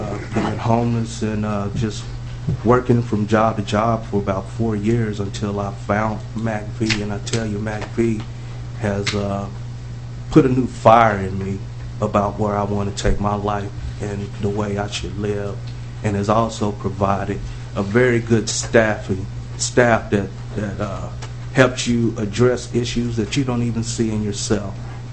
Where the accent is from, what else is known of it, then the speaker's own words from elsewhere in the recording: Little Rock, Arkansas, United States; also born or lived in Virginia / California / Florida; now in Minnesota, United States; And I tell you, I'm from Little Rock, Arkansas, and I've lived in Virginia, California. I've also been down in Florida for a little bit because of my career before I came to Minnesota.